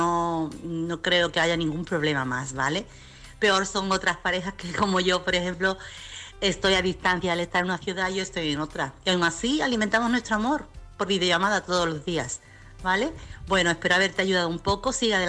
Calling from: Chiclana, Andalusia, Spain; corresponsal de Chiclana.

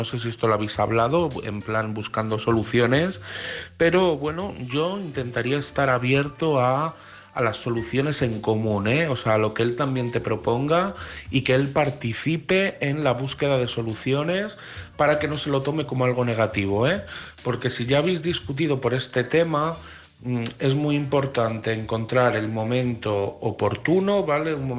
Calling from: Madrid, Community of Madrid, Spain; de Madrid

